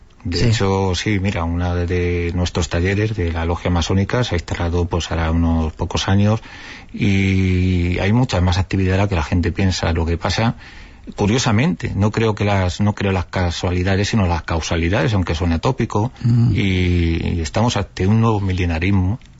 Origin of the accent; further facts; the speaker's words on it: Toledo, Castilla-La Mancha, Spain; Soy toledano, sí.